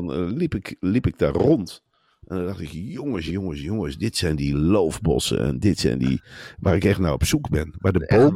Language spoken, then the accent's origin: Dutch; Gelderland, Netherlands; Maar ik kom van de Veluwe, Gijs.